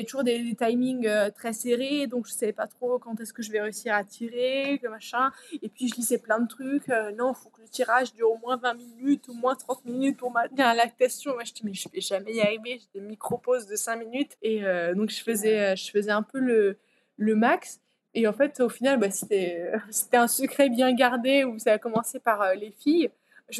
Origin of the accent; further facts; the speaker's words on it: Italy; French is a second language; je rentre chez moi en Italie